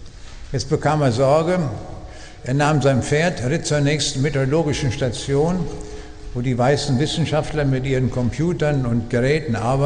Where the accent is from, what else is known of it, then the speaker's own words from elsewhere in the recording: Braunschweig, Lower Saxony, Germany; Ich komme aus Braunschweig.